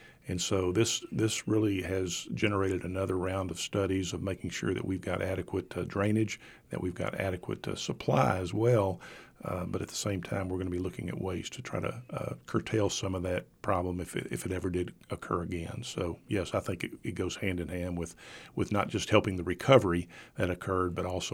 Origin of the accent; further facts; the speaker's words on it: Abilene, Texas, United States; I grew up here in Abilene. This is my hometown.